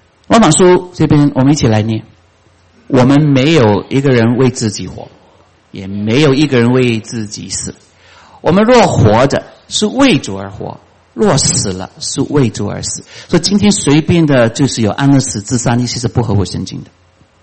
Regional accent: China; 我们中国人是最典型的嘛，对吗？

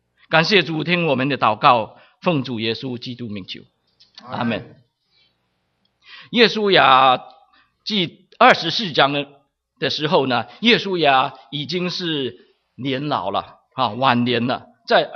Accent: China; 以色列人跟我们中国人都一样啊，很喜欢很多的子孙，那是福。

